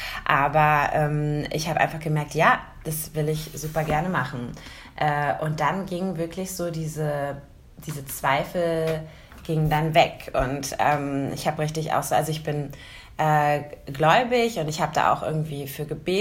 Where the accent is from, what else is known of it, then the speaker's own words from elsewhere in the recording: Berlin, Germany; ich hatte schon auf jeden Fall Lust, aus Berlin wegzuziehen. Also ich bin auch Berlinerin, genau, wir kennen uns ja eben seit der Jugend.